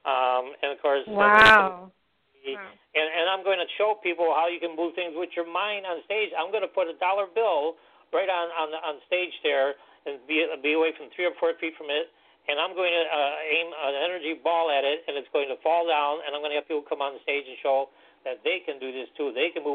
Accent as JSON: {"language": "English", "town": "Chicago", "region": "Illinois", "country": "United States", "tie": "born or raised there", "said": "A lot of people don't seem to understand that I was born and raised in Chicago."}